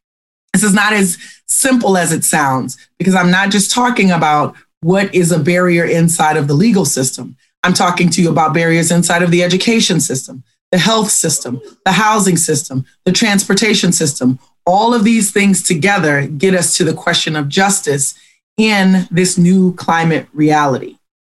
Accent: Louisiana, United States; So it's just a real honor to do this work because I'm from this place. I'm from South Louisiana. And so are 15 generations before me. So, you know, we are of this land, and therefore it's ours to fight for.

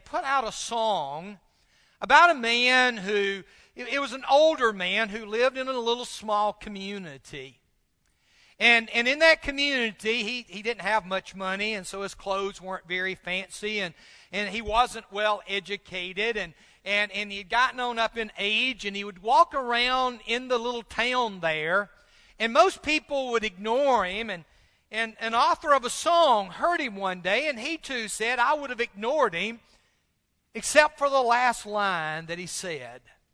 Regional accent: Tennessee, United States; I tell them I'm from Nashville, Tennessee. Now, the truth is, I've never lived in Nashville. I've lived in Madison, I've lived in Goodlettsville, I've never lived in Nashville.

